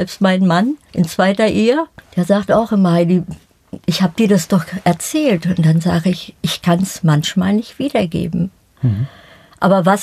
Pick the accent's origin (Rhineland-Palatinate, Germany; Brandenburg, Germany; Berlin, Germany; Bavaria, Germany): Berlin, Germany; Ich bin in der Förderschule in Berlin-Spandau zur Schule gegangen.